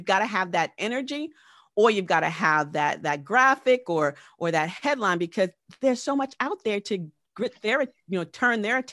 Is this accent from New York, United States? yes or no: yes; New York, United States; I'm from New York.